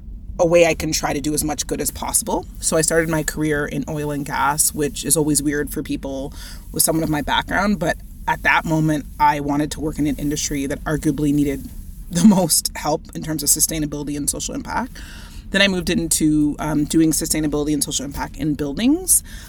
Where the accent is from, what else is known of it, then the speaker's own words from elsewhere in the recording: Winnipeg, Manitoba, Canada; I grew up in Winnipeg, Manitoba